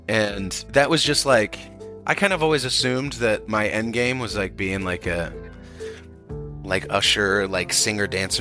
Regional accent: Colorado, United States; also born or lived in North Carolina / Connecticut; Parents are Puerto Rican. I was born in North Carolina, and then I moved with my mom to Connecticut and then Colorado. All my formative years happened in Colorado, and then I went to college in New York.

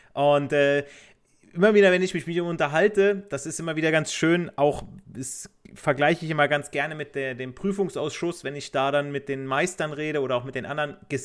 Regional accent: Italy; now in Germany; genauso wie ich, ja, ich bin Italiener

